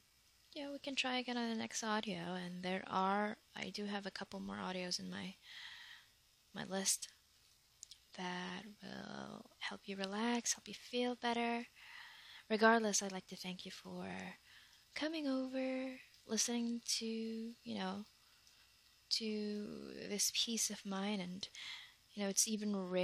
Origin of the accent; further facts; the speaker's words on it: Philippines; I'm from the Philippines, so my hair is black or dark brown.